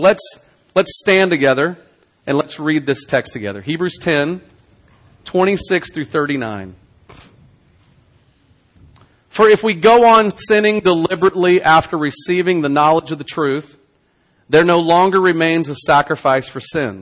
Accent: the South, United States; I grew up in the South where we got spanked, okay?

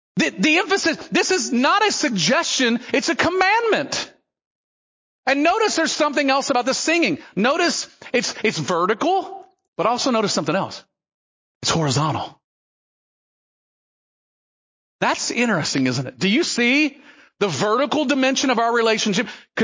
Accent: the South, United States; now in West, United States; Much more independent than when I grew up in the South. The South was very churchy.

